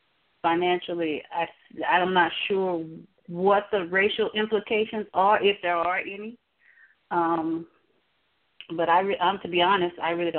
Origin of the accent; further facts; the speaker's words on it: the South, United States; accent: country; Yeah, I listened to myself the other day and I was like, wow, you know I'm from the South. There's no mistaking. You know, I have the country accent. It's not going anywhere.